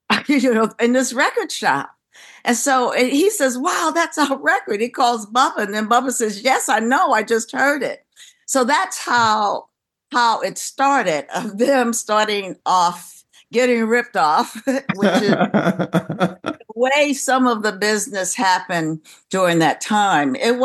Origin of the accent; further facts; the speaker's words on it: New York City, New York, United States; they left Georgia and came to my hometown of New York City with Bobby Robinson.